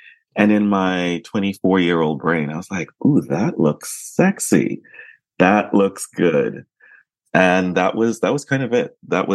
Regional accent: New York, United States; I went to St. John's University in Queens in New York. I grew up in New York.

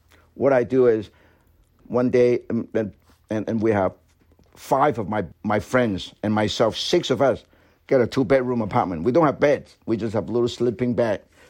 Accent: Guangzhou, Guangdong, China; English is a second language; also born or lived in Calgary; when I was growing up in China, they don't have car, they don't have anything. Bikes all over. Everybody have a bike.

